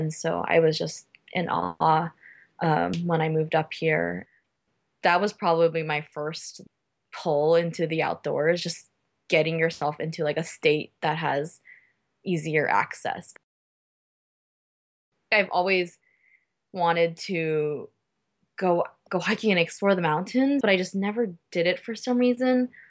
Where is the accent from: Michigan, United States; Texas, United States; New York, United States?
Texas, United States; So I grew up in Texas, and I've never really experienced the outdoors growing up